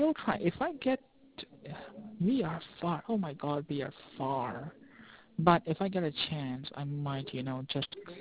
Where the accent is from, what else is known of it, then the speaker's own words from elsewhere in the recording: Rockford, Illinois, United States; now in New York, United States; I'm from Rockford, Illinois. So Rockford is a very, you know, nice, quiet place.